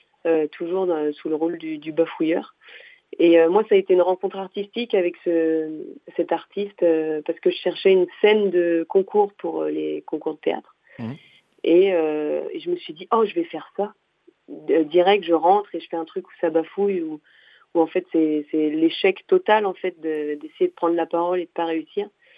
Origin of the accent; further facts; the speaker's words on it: Pays de la Loire, France; La Vendée, parce que je viens de Vendée, donc il faut parler un petit peu de la Vendée